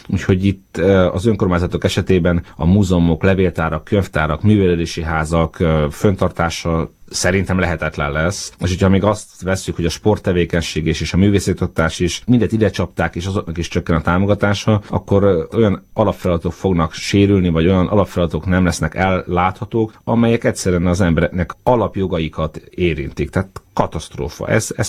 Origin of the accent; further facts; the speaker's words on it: Fejér, Hungary; A Velencei tó környéke, akik ismerik, azok tudják, hogy a 70-es 80 a sérben rendkívül főkapott üdülőhely volt, én ott nőttem föl, ezer szállal kötődöm a térséghez.